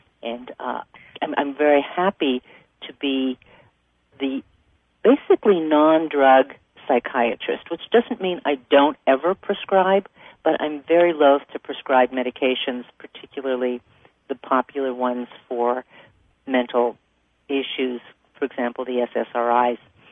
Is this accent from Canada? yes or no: yes; Toronto, Ontario, Canada; now in Los Angeles, United States; I'm originally from Toronto. I trained at the University of Toronto School of Medicine, and then I moved to Los Angeles